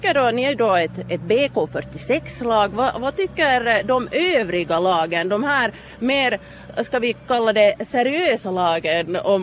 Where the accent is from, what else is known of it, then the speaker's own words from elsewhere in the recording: Kirkkonummi, Uusimaa, Finland; now in Siuntio, Finland; Jag kommer från Kyrkslätt ursprungligen. Jag bor nu i Sjunde